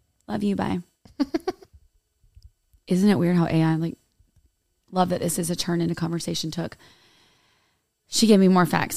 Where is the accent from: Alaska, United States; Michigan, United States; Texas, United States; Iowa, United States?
Michigan, United States; A little bit of Euchre. I'm from Michigan.